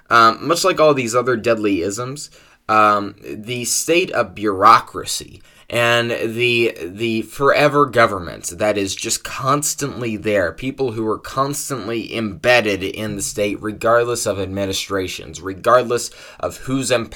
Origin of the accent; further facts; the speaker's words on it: Ohio, United States; If you don't know, I'm from Ohio, obviously, as is he